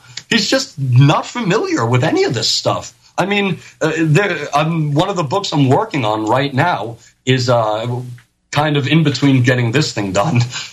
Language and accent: English; New York, United States; I talk kind of fast. I'm a guinea from New York. You'll have to excuse me.